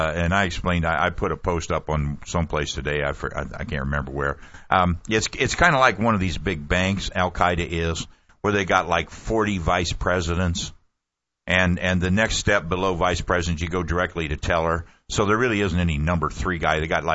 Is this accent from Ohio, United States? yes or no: yes; Ohio, United States; Don King, I'm originally from Ohio. I've told you that many, many times. And not far from where I live was a place called the Marion Correctional Institute.